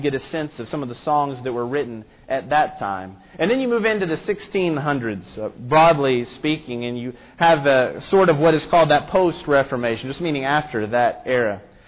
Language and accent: English; Germantown, United States; I can remember a woman when I was growing up in Germantown talking to us about what it was like.